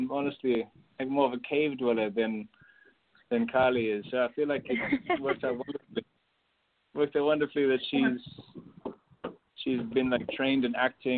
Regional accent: Cape Town, Western Cape, South Africa; also born or lived in Johannesburg; I'm from South Africa. I'm from born in Johannesburg, grew up in Cape Town.

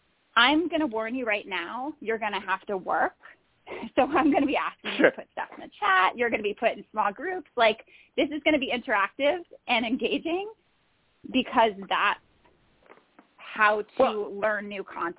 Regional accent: New Jersey, United States; I'm from Jersey, so I named it Amtrak.

